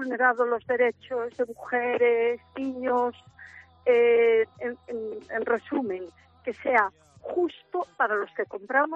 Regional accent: Galicia, Spain; O sea que, como buena gallega, le devuelvo la pregunta.

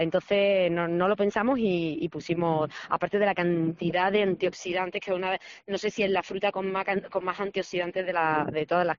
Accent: Málaga, Andalusia, Spain; yo soy de Málaga Centro, pero actualmente es que justo está mi finca en la linda entre un sitio y otro.

